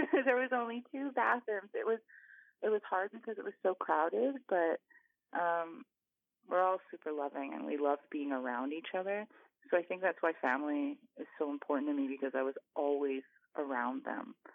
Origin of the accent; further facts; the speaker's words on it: Enoch Cree Nation, Alberta, Canada; It was great because I got to live with my grandparents, my mom, my single mother, and my grandparents, but the house was pretty full because my whole family was living there.